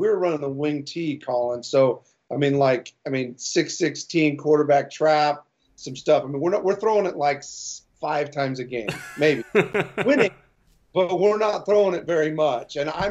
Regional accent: Burns, United States; So growing up in Burns, I mean, you play everything, right?

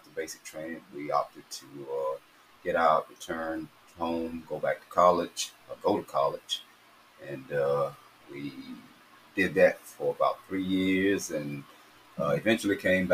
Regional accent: United States; I am from Scriven County, born and bred here, went to school here, graduated from Scriven County High School

